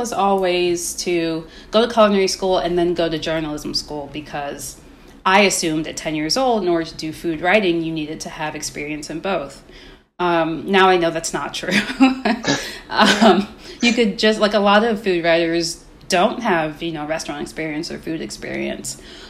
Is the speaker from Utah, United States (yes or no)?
no; Maryland, United States; driving from where I grew up in Maryland to DC every day to do the externship